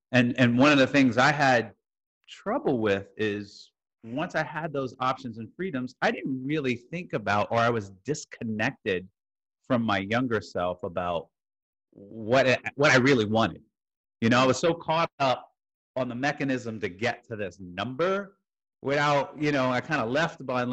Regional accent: Jersey City, New Jersey, United States; born there; I was born in Jersey City, New Jersey.

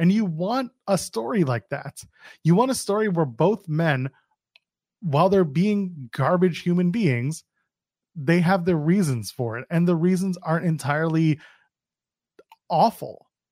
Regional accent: Canada; As a Canadian, I have to do it, too.

